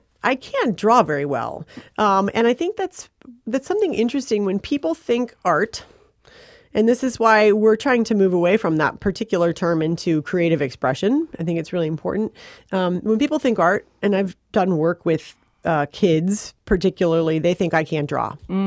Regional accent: Flint, Michigan, United States; born there; I was born in Flint, and which is just about 45 minutes from Ann Arbor, and my grandmother was a huge art collector

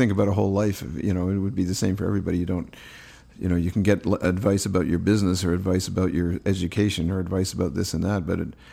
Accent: Ontario, Canada; I grew up in Ontario. Especially in that era, it was a place with four distinct seasons

